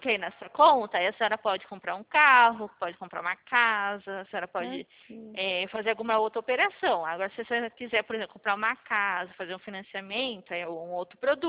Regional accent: São Carlos, São Paulo, Brazil; eu sou de São Carlos

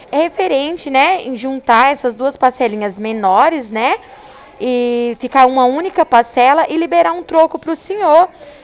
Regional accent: Minas Gerais, Brazil; now in Ribeirão Preto, Brazil; Eu sou mineira.

